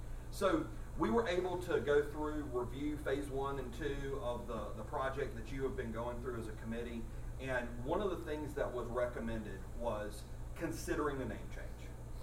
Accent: South Carolina, United States; now in Milford, United States; I live right up the road in Milford. I'm actually not from here, born and raised in South Carolina.

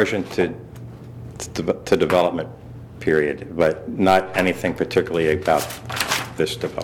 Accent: Marion, Pennsylvania, United States; I come from Marion, Pennsylvania, where I used to be able to ride my horse from one farm to the next farm to the next farm.

